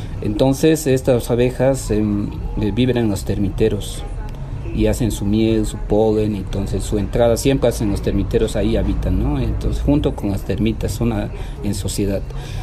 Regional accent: Irupana, La Paz, Bolivia; yo desde pequeño vivo en los Yungas, en Irupana, en una comunidad que se llama Yuni Grande, ahí nací. Y después me mudé más al trópico, que sería más al sur Yungas, a otro municipio que es Asunta.

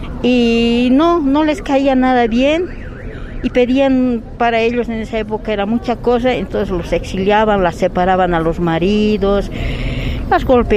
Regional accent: Bolivia; Nadie le gustaría vivir como madre, como hija, como boliviano, ¿no?

